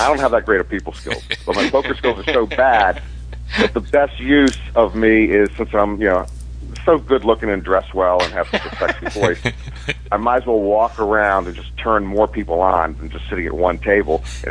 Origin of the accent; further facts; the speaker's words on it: East Coast, United States; I am on the West Coast, and I have been on West Coast time even when I grew up on the East Coast.